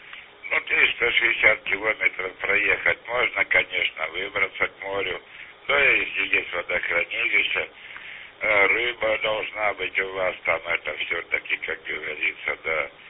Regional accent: Barnaul, Altai Krai, Russia; алтайский, просто здесь уже куда папа, туда и я ездил, вот, барнаульский, алтайский, как говорится, ну, станцию Стагненко, Барнаул, сам бывший россиянин

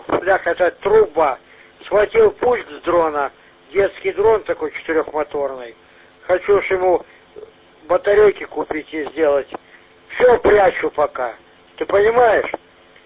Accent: Donbas, Ukraine; Но если они узнают, что я с Донбасса, они меня заплюют.

